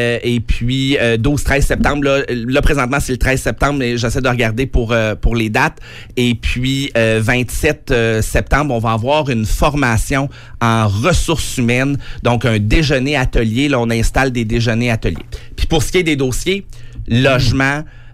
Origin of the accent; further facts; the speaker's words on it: Granby, Quebec, Canada; je viens des cantons d'Est, Granby